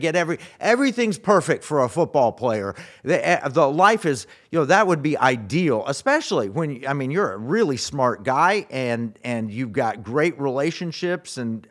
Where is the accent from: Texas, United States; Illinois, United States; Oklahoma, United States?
Oklahoma, United States; Tulsa; But you know, big admirers of these amazing women growing up in Tulsa.